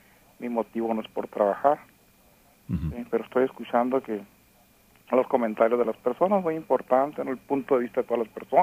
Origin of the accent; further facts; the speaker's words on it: Ciudad Obregón, Sonora, Mexico; now in California, United States; Yo soy del estado de Sonora.